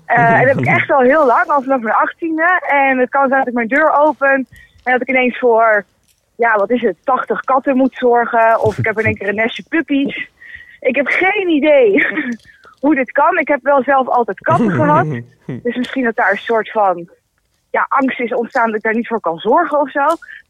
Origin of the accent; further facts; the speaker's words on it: Nijmegen, Gelderland, Netherlands; ik ben 26 jaar en ik kom uit Nijmegen.